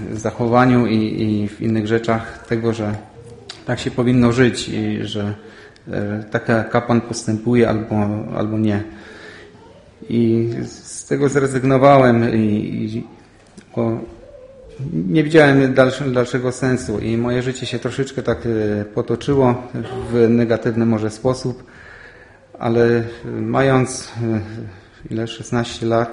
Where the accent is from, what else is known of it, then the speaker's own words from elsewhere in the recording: Silesian Voivodeship, Poland; Pochodzę ze Śląska w sumie, a rodzeństwo miałem 6 osób